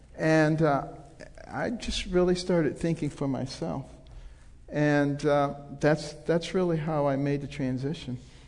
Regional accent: Detroit, Michigan, United States; also born or lived in Ann Arbor / Baltimore; Growing up in Detroit, you know, going to Yale, a bastion of liberalism, coming back to Ann Arbor, a bastion of liberalism, going to Baltimore, a bastion of liberalism.

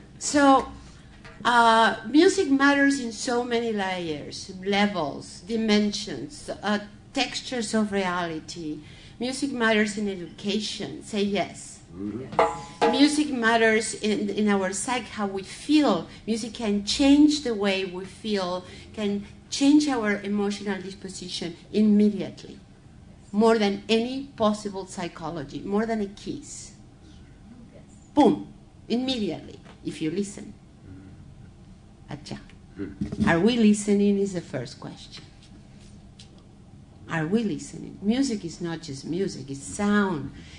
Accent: Brazil; I grew up in Brazil.

